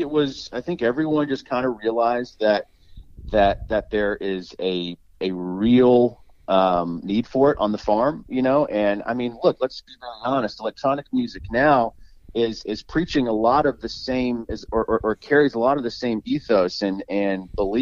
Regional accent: Dallas, Texas, United States; And growing up in Dallas, I worked at that store in the summer, and I became very familiar with a lot of techno acts.

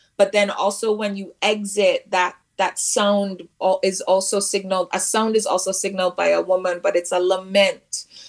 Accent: Jamaica; in my own traditions growing up in Jamaica, the wake is what happens, you know, before the funeral.

